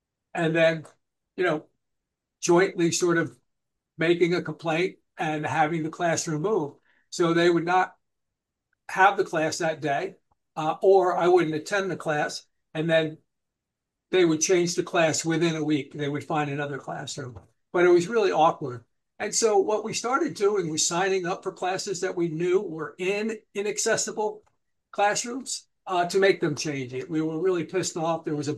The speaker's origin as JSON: {"language": "English", "town": "Newburgh", "region": "New York", "country": "United States", "tie": "born or raised there", "said": "And he had an office here in my hometown in Newburgh."}